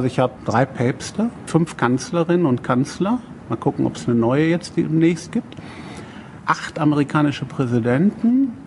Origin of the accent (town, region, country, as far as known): Gelsenkirchen, North Rhine-Westphalia, Germany; born there